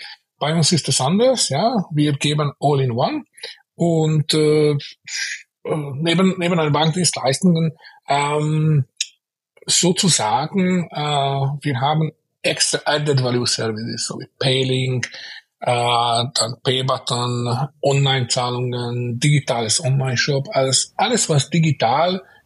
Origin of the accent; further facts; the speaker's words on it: Hungary; German is a second language; moved away as an adult; also born or lived in United Kingdom; now in Austria; Also, original komme ich aus Ungarn, ja, und seitdem ich meine 18 Lebensjahre wohl erfüllt habe, bin ich nach Österreich gewandert. Also seit 1995 bin ich da in Österreich mit einer kleinen Kurve nach London für 2 Jahre. Lebte auch in UK.